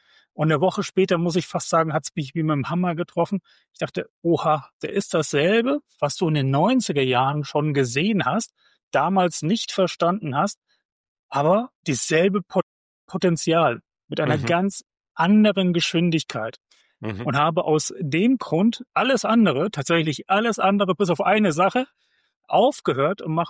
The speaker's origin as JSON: {"language": "German", "region": "Hesse", "country": "Germany", "tie": "born or raised there", "said": "ich komme aus Mittelhessen, also mitten in Deutschland drinne, bin hier groß geworden"}